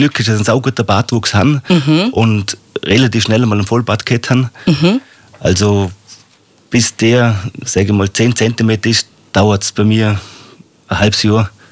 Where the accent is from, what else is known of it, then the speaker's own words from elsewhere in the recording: Geissau, Vorarlberg, Austria; komme aus Geissau.